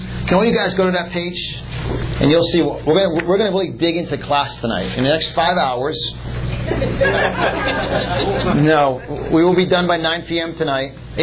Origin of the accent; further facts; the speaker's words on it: Yonkers, New York, United States; born there; accent: New York; I was born in Westchester County, Yonkers, New York, so you guys will hear this New York accent.